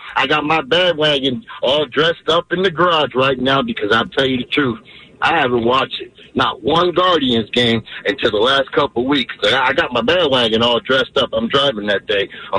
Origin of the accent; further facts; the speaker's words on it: Cleveland, Ohio, United States; I've been so devastated throughout the years growing up in Cleveland